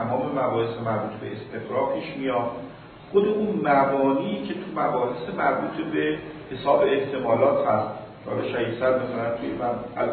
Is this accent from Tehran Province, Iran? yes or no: yes; Tehran, Tehran Province, Iran; حالا ما تهرانی هستیم و تهران رفت آمد میکنیم